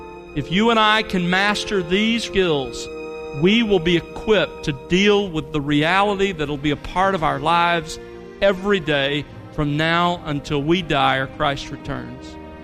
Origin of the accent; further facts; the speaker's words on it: Gulf Coast, United States; When I grew up on the Gulf Coast, we often went fishing for short periods of time